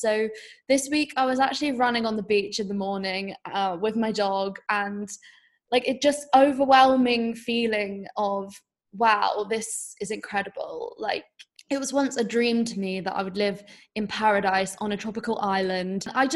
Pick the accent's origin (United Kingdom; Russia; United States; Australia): United Kingdom; Maybe it's being British and just having all year round rain and wanting to escape.